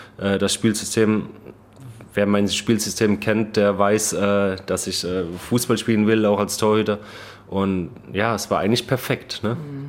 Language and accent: German; Baden-Württemberg, Germany; Gerade ich habe ja selbst Probleme, Hochdeutsch zu sprechen. Ne? Ich komme aus Baden-Württemberg.